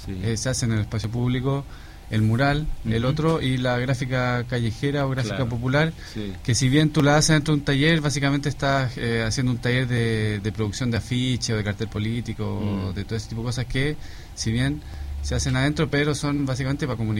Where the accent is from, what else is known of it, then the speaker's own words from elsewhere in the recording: Santiago, Santiago Metropolitan Region, Chile; Toda la vida en Santiago.